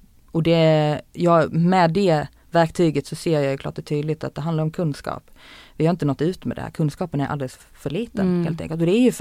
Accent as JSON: {"language": "Swedish", "region": "Skåne", "country": "Sweden", "said": "Vi åkte ner till Skåne, där jag är ifrån, dagen efter."}